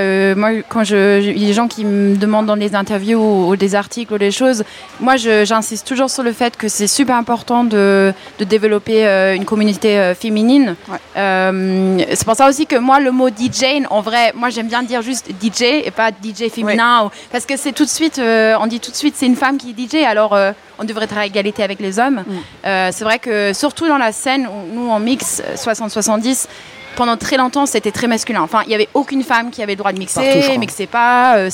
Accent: Berlin, Germany; French is a second language; also born or lived in Paris; J'habitais 11 ans à Paris, parce que j'habitais à Berlin. Là-bas, je viens de Berlin. J'habitais 11 ans à Paris

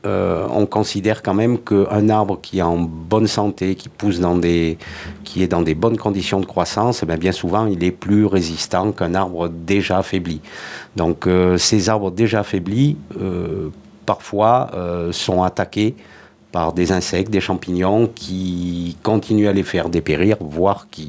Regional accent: Occitanie, France; Et chez nous, en Lozère, ces peuplements d'épicéas, on les tient sous haute surveillance

